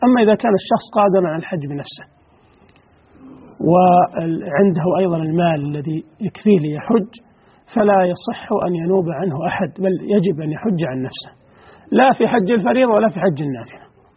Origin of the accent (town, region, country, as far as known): Saudi Arabia